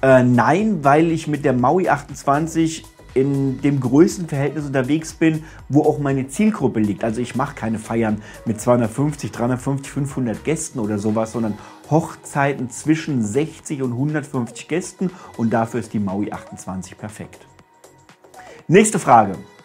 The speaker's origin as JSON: {"language": "German", "region": "Hesse", "country": "Germany", "said": "ich komme ja hier aus Hessen, bei uns ist der Apfelwein abgesagt und die Abkürzung ist Äppler."}